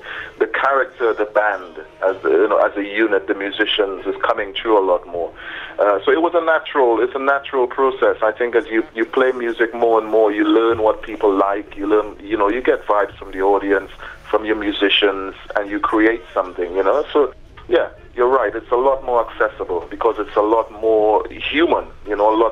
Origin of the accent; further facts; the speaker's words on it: Trinidad & Tobago; For voodoo in itself, you know, growing up in Trinidad, I grew up going to the Baptist church with my grandparents. And the Baptist Church in Trinidad is part of the whole family of African religions in the Caribbean